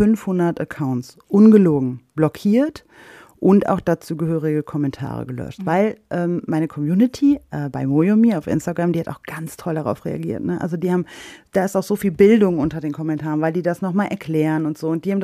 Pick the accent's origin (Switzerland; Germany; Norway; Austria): Germany; Oberhausen, North Rhine-Westphalia; ich bin in Oberhausen geboren, mein Vater kommt aus Pakistan und so weiter. Ich bin hier aufgewachsen